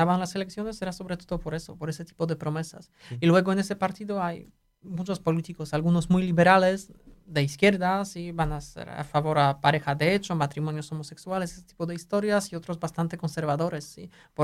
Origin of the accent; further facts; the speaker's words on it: Warsaw, Masovian Voivodeship, Poland; Spanish is a second language; Yo soy de Varsovia, vivo toda la vida en Varsovia